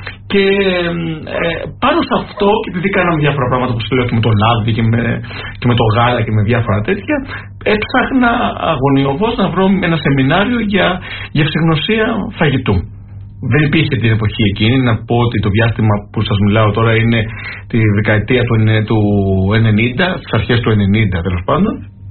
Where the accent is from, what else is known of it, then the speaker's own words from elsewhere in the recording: Athens, Attica, Greece; born there; Στην Αθήνα γεννήθηκα, αν και η καταγωγή μου είναι από την Πελοπόννησο, από την Κυπαρισία της Μεσσηνίας. Το λέω συνέχεια γιατί και οι δύο γονείς μου έρχονται από εκεί